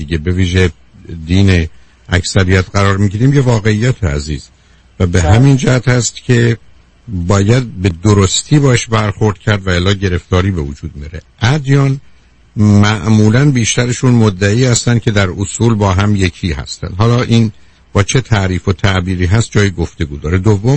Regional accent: Iran; ما ایرانی هستیم

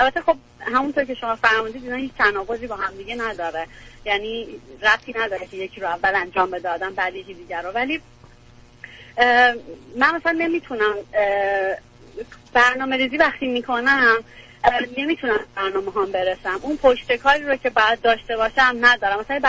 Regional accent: Iran; now in Canada; ما 2 سال نزدیک 3 سال توی کانادا هستیم. خب من 5 ساله که از ایران اومدم بیرون.

